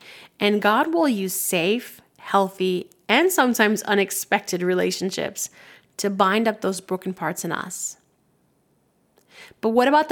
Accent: New York City, New York, United States; I grew up in New York City, which houses millions and millions of people.

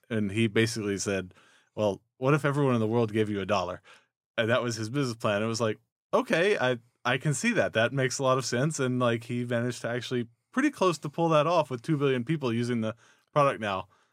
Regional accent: Texas, United States; Not originally from Austin. I'm originally from Texas, though. I moved here, went to school here in Austin.

